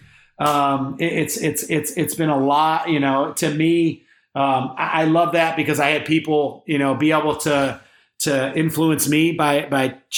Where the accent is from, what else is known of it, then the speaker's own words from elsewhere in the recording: Midwest, United States; it's growing up in the Midwest, I think, you know, it's a I think there's a genuineness